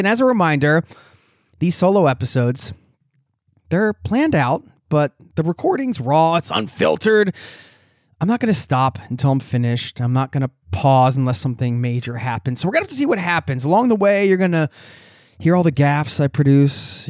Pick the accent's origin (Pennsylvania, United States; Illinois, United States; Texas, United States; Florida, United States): Pennsylvania, United States; also born or lived in Colorado; I grew up in Pennsylvania. Even before I'd ever set foot in Colorado, I felt like it was a place that I needed to go